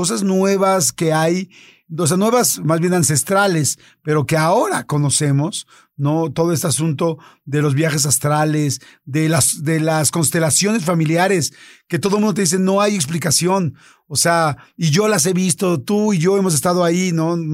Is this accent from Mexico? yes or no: yes; Mexico; especialmente los americanos, Centro, Sudamérica y por supuesto Norteamérica, que somos los mexicanos, estamos influenciadísimos de los gringos